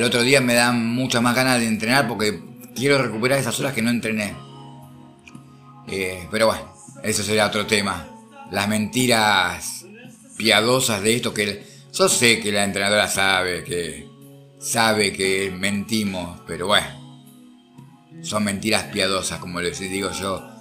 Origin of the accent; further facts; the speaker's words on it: Argentina; yo soy de Argentina